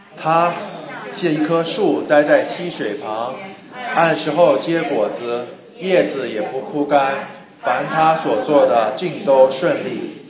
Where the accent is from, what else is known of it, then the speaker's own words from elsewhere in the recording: China; 跟我们中国人讲的这种福气不一样的，对吗？我们中国人讲的福气绝大部分讲的是什么？